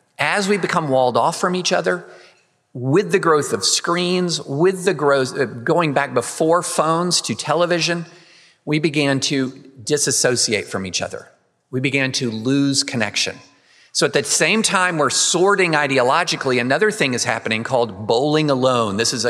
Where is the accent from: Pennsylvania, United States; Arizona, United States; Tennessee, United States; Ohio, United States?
Tennessee, United States; So I come from Tennessee, outside of Nashville, a very, very conservative part of the United States.